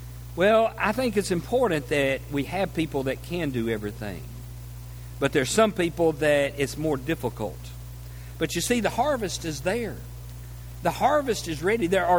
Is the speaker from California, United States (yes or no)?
no; Arkansas, United States; Now, I grew up over in Arkansas in farm country. Grew up on a farm. We had a small farm that my dad operated, just a real small farm, but we were able to make a living off of that.